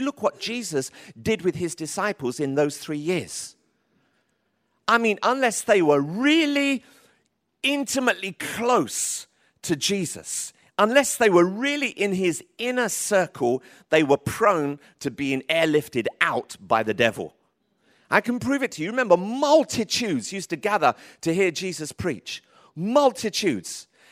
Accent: Tottenham, London, United Kingdom; I got rid of my weaponry that I used to have growing up in Tottenham.

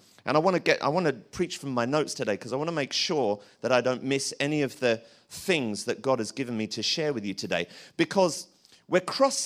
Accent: Tottenham, London, United Kingdom; And growing up in Tottenham, you know, there were certain guys

